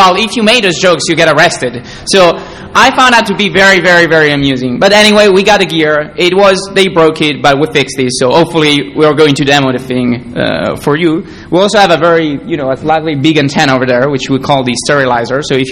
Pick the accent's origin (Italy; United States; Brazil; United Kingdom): Italy; I'm from Italy.